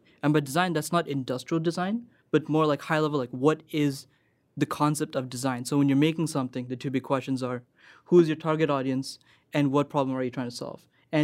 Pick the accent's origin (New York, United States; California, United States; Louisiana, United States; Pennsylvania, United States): California, United States; I am from Orange County, and I go to school here in UC San Diego.